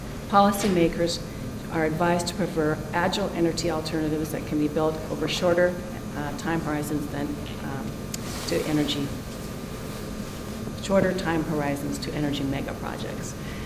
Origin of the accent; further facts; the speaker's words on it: Washington, United States; I grew up in Washington State where some hydro is good and some's not so good.